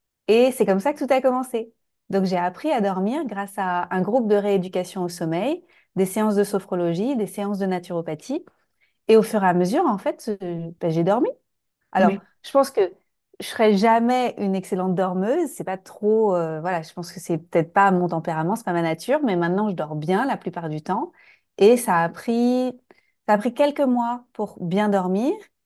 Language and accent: French; Nantes, Pays de la Loire, France; moved away as an adult; also born or lived in Costa Rica; now in Bali, Indonesia; j'habite à Bali, près de la mer, depuis l'année dernière. Avant, je vivais au Costa Rica. Je suis originaire de France, de Nantes, j'ai 40 ans.